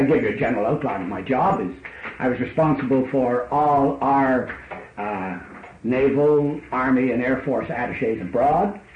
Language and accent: English; Canada; Never been more proud of being a Canadian soldier than I was during the October crisis.